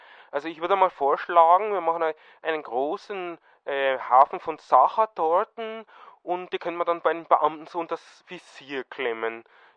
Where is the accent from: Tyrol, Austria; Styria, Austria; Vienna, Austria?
Vienna, Austria; Ja, ich bin aus Wien.